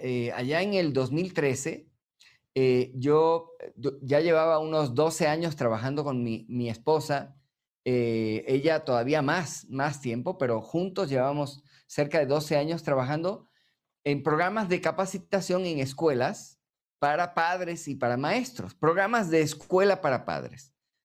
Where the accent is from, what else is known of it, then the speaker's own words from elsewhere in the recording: Puerto Rico; moved away as an adult; also born or lived in United States; now in Mexico; yo tengo 49 años, soy puertorriqueño, nací en Estados Unidos, me crié en la isla de Puerto Rico, pero llevo 25 años en México